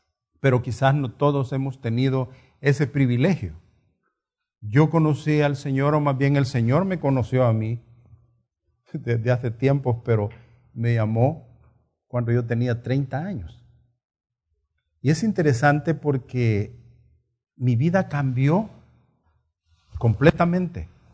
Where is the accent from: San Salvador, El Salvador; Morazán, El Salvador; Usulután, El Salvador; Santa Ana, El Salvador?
San Salvador, El Salvador; moved away as an adult; A los 30 años vine de San Salvador